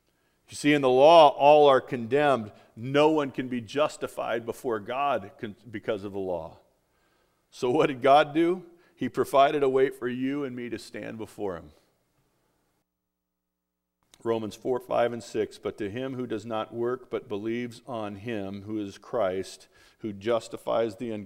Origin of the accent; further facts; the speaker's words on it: United States; actually growing up in America, we tend to get into the that need or desire to have credit.